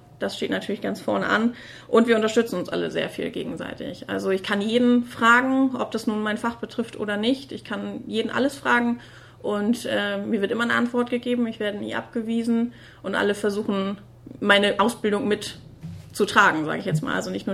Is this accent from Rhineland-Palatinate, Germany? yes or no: no; Schleswig-Holstein, Germany; ich bin ursprünglich aus dem Kreis Schleswig-Flensburg, habe in Flensburg studiert